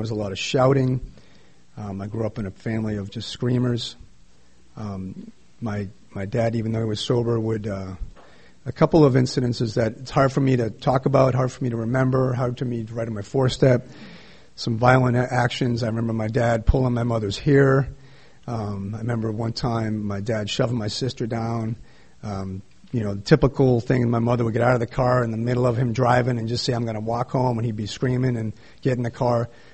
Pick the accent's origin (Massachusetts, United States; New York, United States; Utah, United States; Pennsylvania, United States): Massachusetts, United States; Boston; so I grew up in the East Coast, Boston, and my parents are alcoholics.